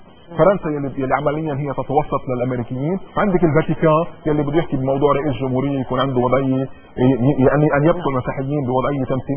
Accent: Lebanon; انا هذا السلاح انا مزعوج منه كلبناني.

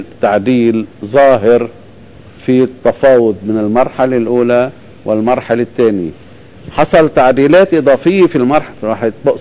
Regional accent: Lebanon; أنا كمواطن لبناني بدي صرف النظر عن أي تجربة عربية أخرى

